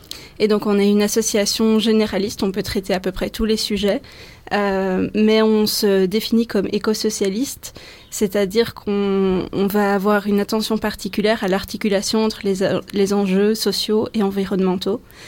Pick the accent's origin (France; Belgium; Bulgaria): Belgium; en tant que Belge, c'est important d'avoir une réflexion sur les enjeux coloniaux au Congo